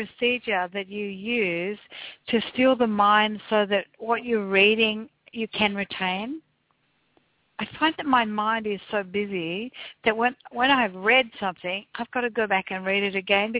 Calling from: Australia; And I'm calling you from Australia.

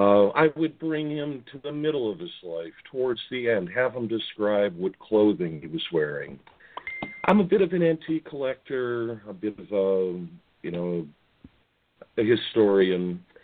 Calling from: Pennsylvania, United States; from Pennsylvania.

